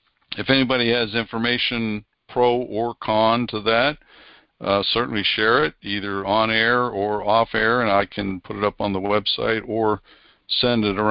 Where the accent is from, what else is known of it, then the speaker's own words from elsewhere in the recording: Amish country, United States; I grew up in Amish country, and yeah, that's true.